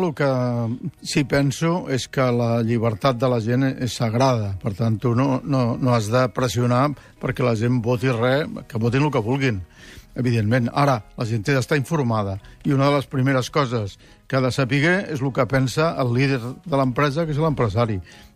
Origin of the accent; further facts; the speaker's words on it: Catalonia, Spain; doncs que jo sóc català i espanyol i europeu. I és el que sóc.